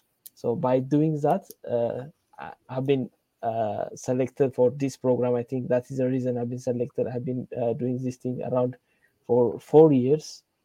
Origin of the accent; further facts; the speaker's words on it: Ethiopia; I'm from Ethiopia. So by profession, I'm a computer engineer.